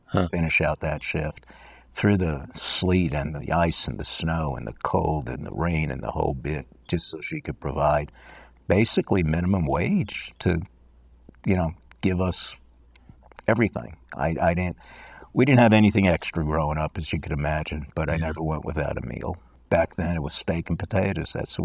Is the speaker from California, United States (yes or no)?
no; New York City, New York, United States; Growing up in New York City, I was very fortunate.